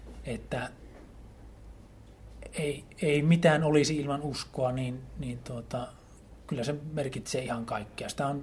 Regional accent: Pyhäjoki, North Ostrobothnia, Finland; Pyhäjoelta.

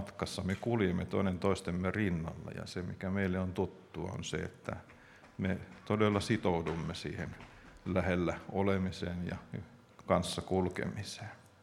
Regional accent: Helsinki, Uusimaa, Finland; also born or lived in Vantaa; Itse oma taustani on kaupunkilainen. Olen kasvanut Helsingissä ja Vantaan ympäristössä.

